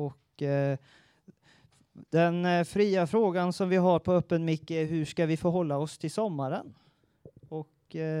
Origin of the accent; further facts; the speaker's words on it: Västra Götaland County, Sweden; now in Lund, Sweden; Och jag kommer ju från Bohuslän så jag kan det där